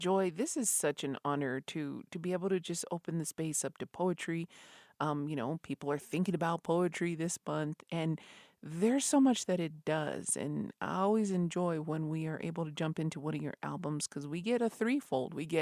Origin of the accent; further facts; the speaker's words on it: Isleta Pueblo, New Mexico, United States; from Masada Pueblo